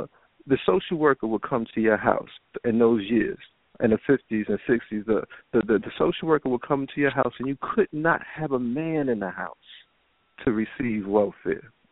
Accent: Harlem, New York, United States; I'm from Harlem. I'm from New York.

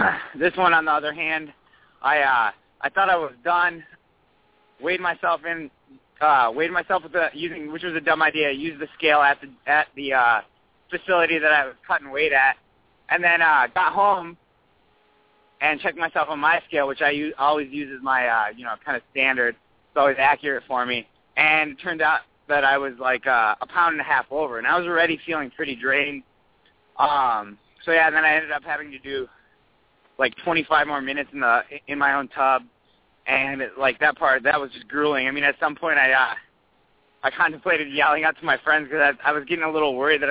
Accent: United States; My birthright is Russian, but I grew up in the States

